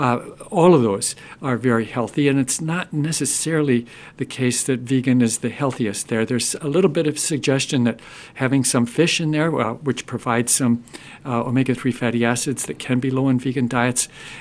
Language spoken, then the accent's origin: English; Midwest, United States; I grew up in the Midwest, and lots of meat and lots of dairy were right at the center of our diets, as most Midwesterners then and still even now consume.